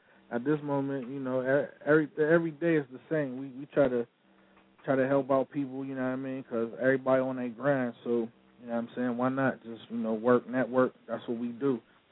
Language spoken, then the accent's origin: English; Pittsburgh, Pennsylvania, United States; I'm from the Steel City. I'm going to still be here once everything blow up. I'm going to stay in the burg.